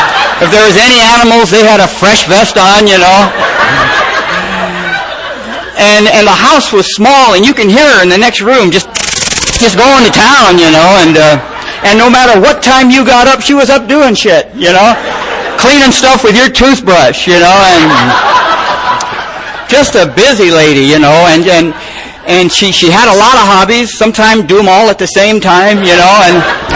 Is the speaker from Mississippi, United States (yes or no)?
no; Detroit, Michigan, United States; born there